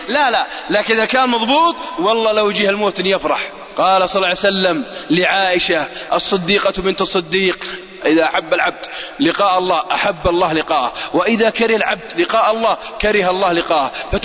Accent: Saudi Arabia; باكستاني عاش عندنا في السعودية وراح لبلاده

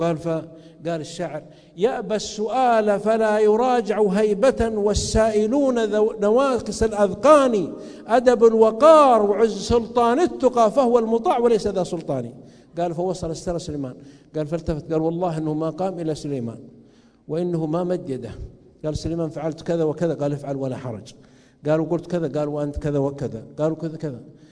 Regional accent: Saudi Arabia; عندنا في السعوديه

